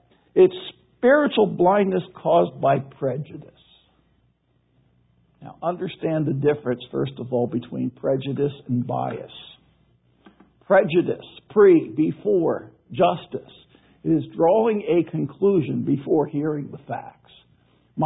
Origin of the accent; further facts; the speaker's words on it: Philadelphia, Pennsylvania, United States; I was born in Philadelphia. I grew up being a Philadelphia Eagles fan.